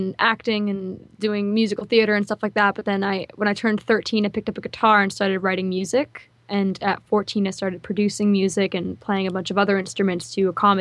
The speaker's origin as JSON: {"language": "English", "town": "Boston", "region": "Massachusetts", "country": "United States", "said": "Well, I'm from Boston, but people who live in Hawaii say ukulele, and they like to correct me"}